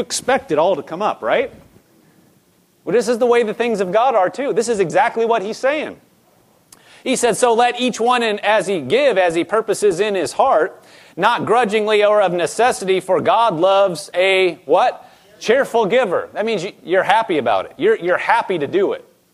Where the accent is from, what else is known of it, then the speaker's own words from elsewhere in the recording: Omaha, Nebraska, United States; I'm from Nebraska, now I didn't grow up on a farm, but I don't have to drive too far to see a lot of farms from where I live. You know, I grew up in the city in Omaha